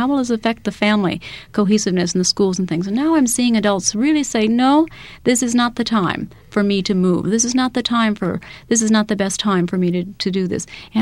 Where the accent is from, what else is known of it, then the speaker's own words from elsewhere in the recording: Iowa, United States; And my father was a farmer. In Iowa, and I grew up in Iowa